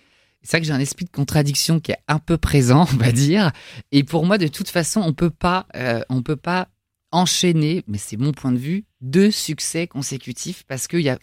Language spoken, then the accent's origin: French; Île-de-France, France; J'habite dans une maison, dans le 95, là où j'ai grandi, en fait.